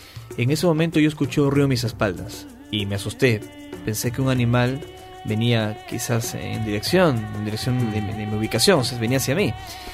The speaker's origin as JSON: {"language": "Spanish", "region": "Lima", "country": "Peru", "moved": "yes", "lives_now": "Argentina", "said": "Bueno, soy peruano, radico en la Argentina, tengo 35 años, felizmente casado, aún no tengo hijos. Uh-huh. Y a los 14 años, cuando vivía aún en Perú, en Lima"}